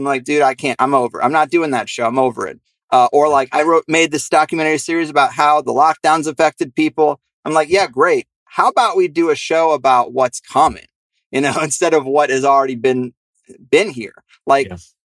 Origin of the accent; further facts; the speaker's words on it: Midwest, United States; I worry about, you know, growing up in the Midwest, tornadoes, they happen. There are no basements in Texas.